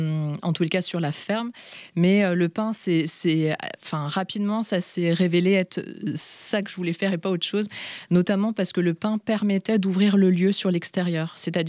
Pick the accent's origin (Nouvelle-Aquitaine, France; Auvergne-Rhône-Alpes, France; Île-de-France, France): Île-de-France, France; Paris; En fait, moi, j'ai grandi à Paris.